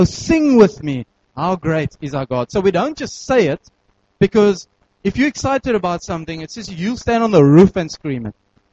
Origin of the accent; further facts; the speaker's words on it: Western Cape, South Africa; we're from Tigerberg, initially from Table View.